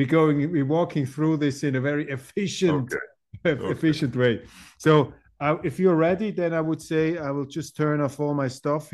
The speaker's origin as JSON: {"language": "English", "country": "Switzerland", "accent": "Swiss German", "said": "I tried to use my best high German, which has been identified by US Swiss German."}